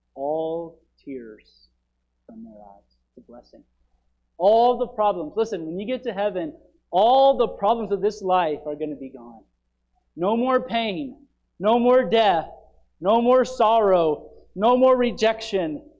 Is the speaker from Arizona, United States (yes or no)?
yes; Phoenix, Arizona, United States; I'm from Phoenix. Hallelujah. Save me from the sun.